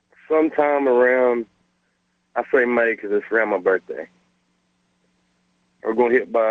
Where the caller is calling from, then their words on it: Denison, Texas, United States; I'm from Denison, Texas.